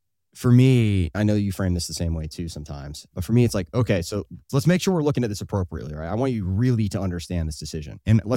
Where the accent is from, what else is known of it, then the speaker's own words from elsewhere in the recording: Florida, United States; I know that when I grew up in Florida, that was the case.